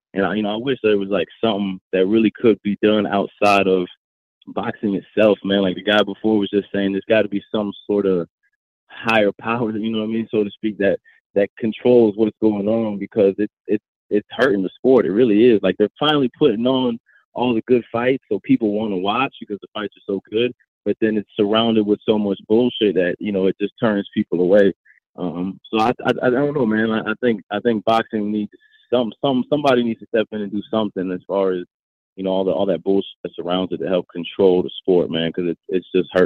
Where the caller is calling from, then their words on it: Orlando, Florida, United States; I'm calling from Florida, man, out of Orlando, Florida, man.